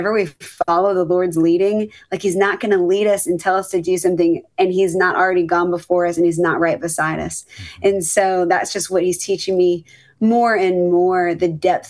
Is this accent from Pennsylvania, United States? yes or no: yes; Pennsylvania, United States; now in Nashville, United States; I am originally from Pennsylvania, now living in the Nashville area of Tennessee.